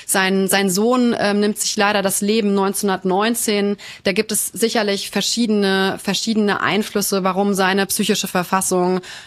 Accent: Frankfurt, Hesse, Germany; born there; Als gebürtige Frankfurterin muss ich hier vielleicht das Städel nennen

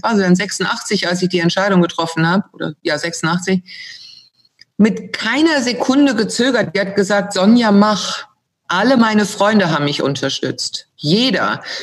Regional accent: Germany; moved away; Also eins nehme ich vorweg, es hat nie etwas damit zu tun, dass ich Deutschland nicht liebe. Es wird immer meine Heimat bleiben.

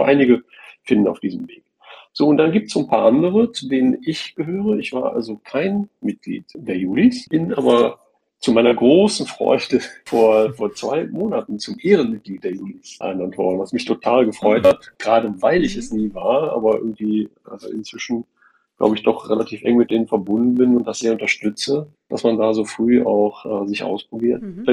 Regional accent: Cologne, North Rhine-Westphalia, Germany; Persönlich, ich komme aus Köln, bin ein gebürtiger Innenstädter, auch hier in Köln studiert

